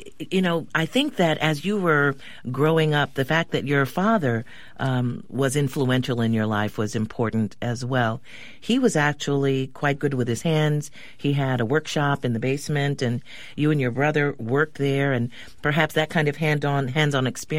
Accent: Cleveland, Ohio, United States; My mom was a maid. My daddy was a steel worker. I grew up in Cleveland. And so I watched the neighborhood change.

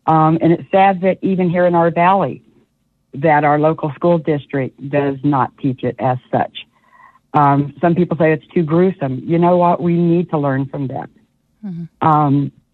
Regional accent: California, United States; I was born and raised in Sonoma County, but being born and raised here and looked down upon

